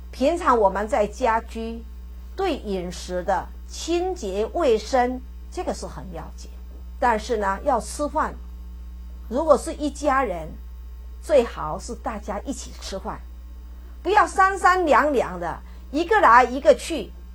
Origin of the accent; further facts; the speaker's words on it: Taiwan; 我们台湾话有一句话说塞帕迪